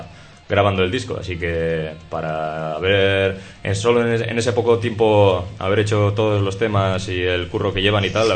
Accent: Orduña, Basque Country, Spain; Toro, Jonander y yo somos de Orduña

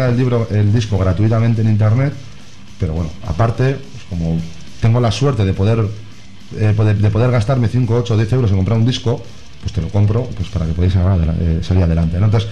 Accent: Basque Country, Spain; somos ciudadanos de Euskal Herria y euskera es la lengua que queremos, que amamos y que nos gustaría poder comunicarnos siempre en ella

